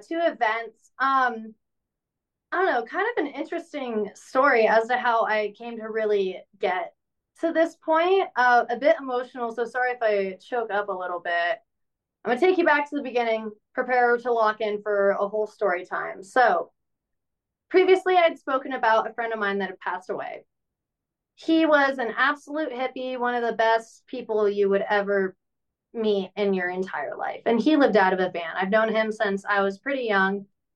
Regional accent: Washington, United States; born and raised in Washington in the Pacific Northwest, there's a lot of rivers, a lot of beaches, mountains and stuff.

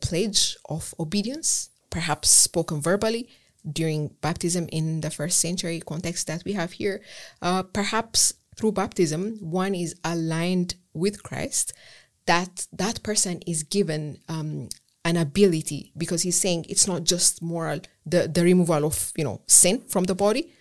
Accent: Ethiopia; English is a second language; moved away as an adult; I left Ethiopia. I'm from Ethiopia. I left Ethiopia to pursue undergraduate studies in Germany.

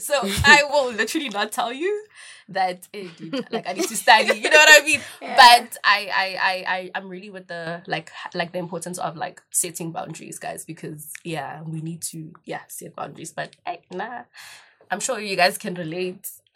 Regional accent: Pretoria, Gauteng, South Africa; I'm originally from Pretoria, but I stay in Joburg.

